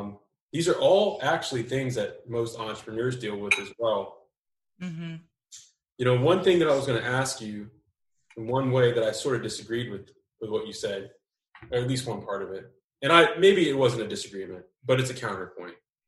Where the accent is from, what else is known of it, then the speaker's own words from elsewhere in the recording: Houston, Texas, United States; you know, when you grew up where I grew up, you know, I grew up in Fifth Ward, Houston, which is no different than Conte, California, or the Bronx, New York